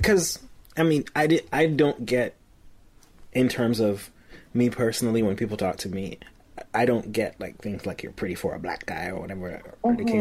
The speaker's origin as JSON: {"language": "English", "country": "Jamaica", "said": "as I come from Jamaica"}